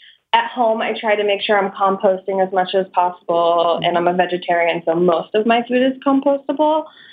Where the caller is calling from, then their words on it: Paoli, Pennsylvania, United States; I'm calling from Paoli, Pennsylvania.